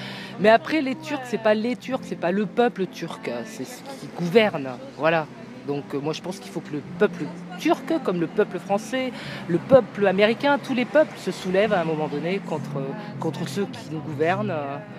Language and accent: French; France; moi, je serai acceptée partout, parce que je suis française.